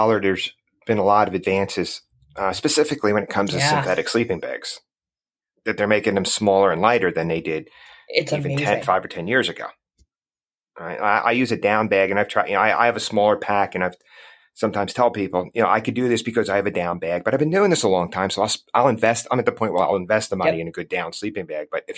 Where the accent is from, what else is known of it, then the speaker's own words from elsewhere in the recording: Northeast, United States; You know, growing up in the Northeast, I had driven through some of these areas